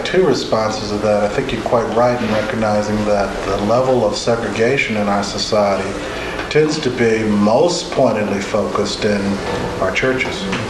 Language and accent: English; Newark, New Jersey, United States; And in the Newark Presbytery, which I grew up, we had 13 African-American churches.